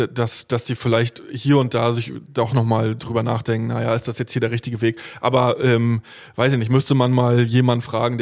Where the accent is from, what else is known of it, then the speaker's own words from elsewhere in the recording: Stralsund, Mecklenburg-Vorpommern, Germany; moved away; als ich weggezogen bin aus Stralsund